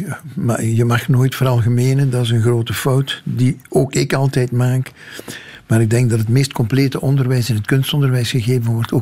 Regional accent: Limburg, Belgium; En ten derde dat ik uit Limburg kom.

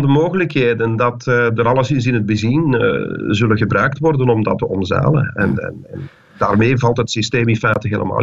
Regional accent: Belgium; stel nu als wij als Belg bijvoorbeeld op zo'n site terecht willen.

